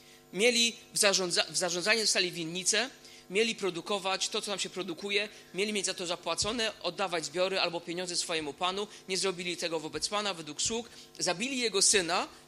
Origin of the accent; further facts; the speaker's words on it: Silesian Voivodeship, Poland; wychowałem się na Górnym Śląsku